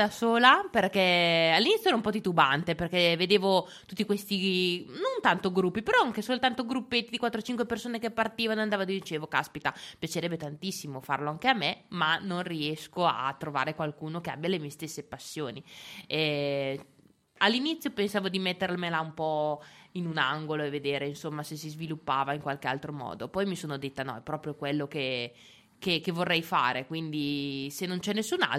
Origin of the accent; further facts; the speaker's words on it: Asola, Lombardy, Italy; Sono di Asola.